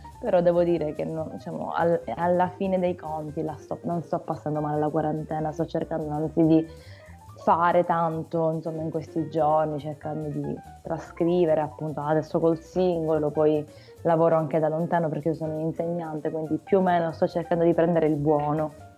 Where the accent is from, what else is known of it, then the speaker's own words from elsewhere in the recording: Palermo, Sicily, Italy; now in Bologna, Italy; io adesso, pur vivendo insomma in realtà a Bologna, quindi essendomi trasferita là da molto tempo, sono rimasta un po' bloccata qui nella mia città natale, Palermo